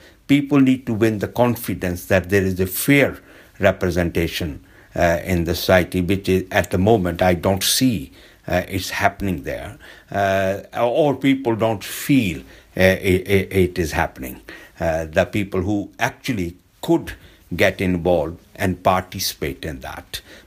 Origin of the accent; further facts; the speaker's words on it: India; born there; I have my vested interest of being an Indian by birth.